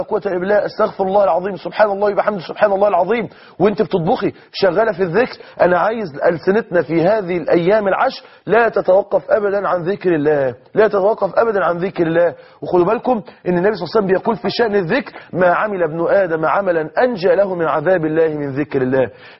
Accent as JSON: {"language": "Arabic", "country": "Egypt", "said": "أنا عارف عندنا في مصر الجو حر الصبح حبتين مش مشكلة"}